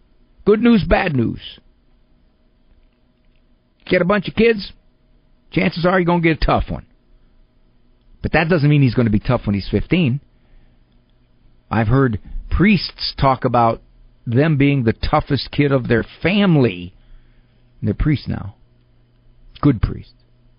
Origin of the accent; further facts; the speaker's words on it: Chicago, Illinois, United States; accent: Chicago; I wish I could disguise my voice, but my Chicago accent is never going away.